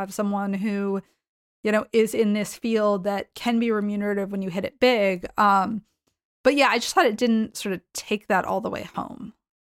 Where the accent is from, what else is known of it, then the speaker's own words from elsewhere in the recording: Boston, Massachusetts, United States; I grew up in the Boston area.